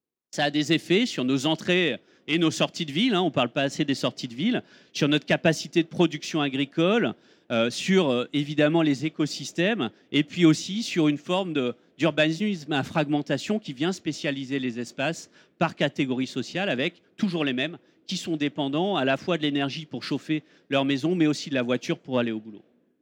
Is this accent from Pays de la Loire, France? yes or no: yes; Nantes, Pays de la Loire, France; Moi, je suis nantais